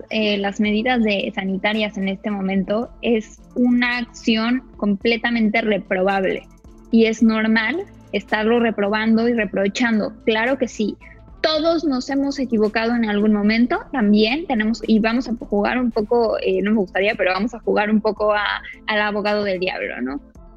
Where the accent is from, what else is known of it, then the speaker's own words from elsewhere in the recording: Mexico; pero pues también nosotros mismos como mexicanos, ¿qué ejemplo estamos dando, no?